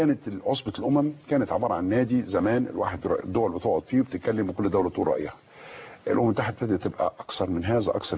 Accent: Egypt; وبغض النظر عن رضا انا كمصري بمعاهده كامب ديفيد

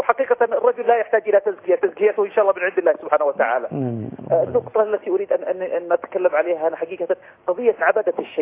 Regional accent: Saudi Arabia; انا من السعوديه، وحقيقه يعني درست في العقيده

